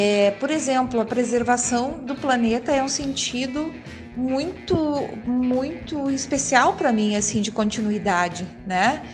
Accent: Sapiranga, Rio Grande do Sul, Brazil; eu sou de Sapiranga, tenho 52 anos

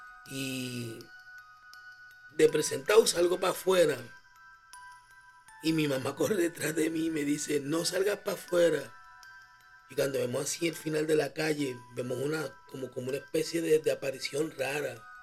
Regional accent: Puerto Rico; Y me surgió la idea de sus historias de terror de cuando crecí en Puerto Rico.

